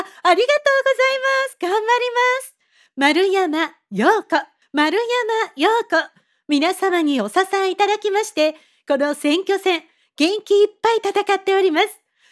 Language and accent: Japanese; Suginami, Tokyo, Japan; 杉並区で生まれ育ちました。 … お伺いいたしました。